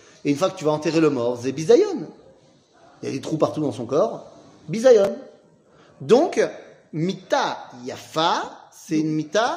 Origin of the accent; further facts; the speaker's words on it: Poland; accent: Polish; French is a second language; Bon, je le dis mal, hein, parce que c'est mon accent polonais.